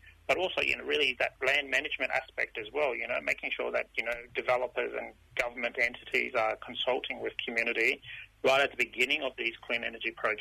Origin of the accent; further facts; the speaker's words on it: Northern Territory, Australia; Yeah, so I'm born and raised in the Northern Territory. My family are Luritja from the Central Desert.